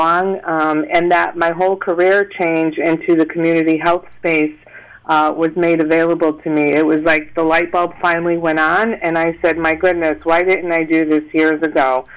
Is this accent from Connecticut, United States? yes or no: yes; Waterbury, Connecticut, United States; I grew up in Waterbury